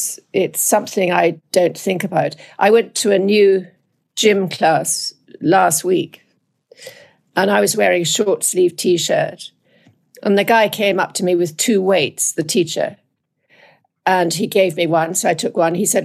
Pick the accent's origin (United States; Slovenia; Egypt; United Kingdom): United Kingdom; as you can probably hear, I'm British, not American.